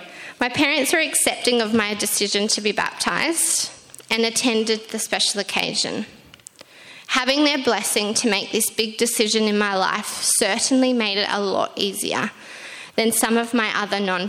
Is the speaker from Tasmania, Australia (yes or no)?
yes; Hobart, Tasmania, Australia; moved away as an adult; I grew up in Hobart in Tasmania with my parents, and I lived there, until I went to college in 2008. Avondale College, that is.